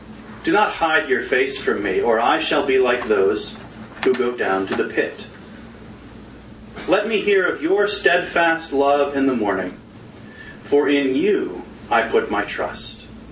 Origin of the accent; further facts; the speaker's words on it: the South, United States; growing up in the South, I never, for some reason, ever had the opportunity to go to Charleston.